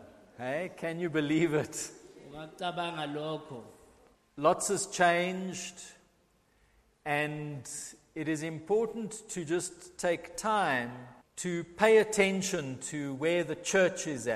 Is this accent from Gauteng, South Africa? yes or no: no; East London, Eastern Cape, South Africa; I grew up in East London, I was on the Quigney